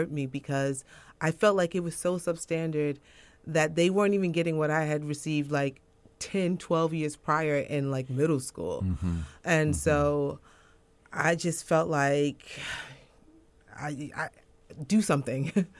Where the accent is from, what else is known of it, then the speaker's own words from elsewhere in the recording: New York, United States; I grew up in East Harlem